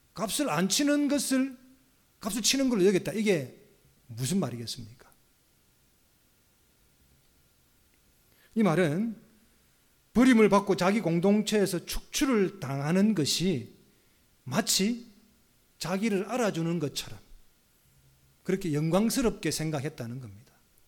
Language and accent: Korean; Busan, South Korea; 제가 이래봬도 대한민국 제2의 도시에서 나고 자란 사람입니다.